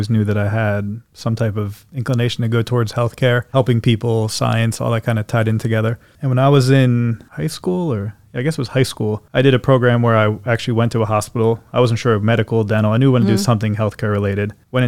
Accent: Yardville, New Jersey, United States; I grew up in Yardville. Not too far down the road.

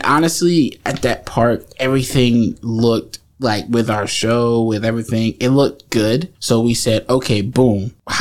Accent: Trenton, New Jersey, United States; I was really born and raised in Trenton, so this is a hometown for me.

